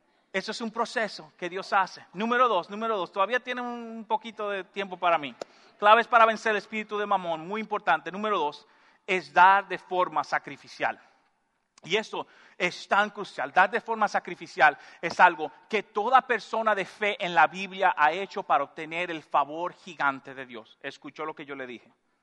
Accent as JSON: {"language": "Spanish", "country": "Dominican Republic", "said": "Había un ujier en mi país, en República Dominicana"}